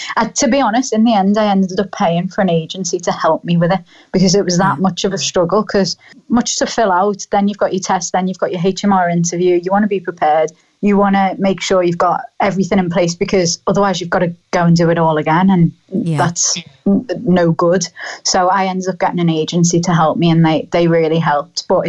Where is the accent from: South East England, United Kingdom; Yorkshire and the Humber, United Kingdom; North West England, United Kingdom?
North West England, United Kingdom; Liverpool; I'm from Liverpool